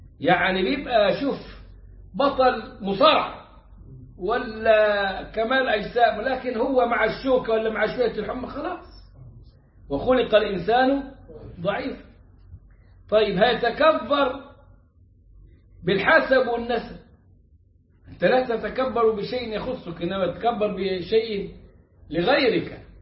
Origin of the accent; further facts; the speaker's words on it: Upper Egypt, Egypt; وانتم عيلت عندنا في الصعيد العلاج بقى العائلات والقبائل